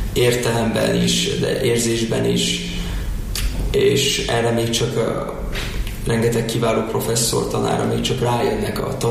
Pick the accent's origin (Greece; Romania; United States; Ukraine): United States; now in Hungary; Én amerikai magyar vagyok, onnan jöttem ide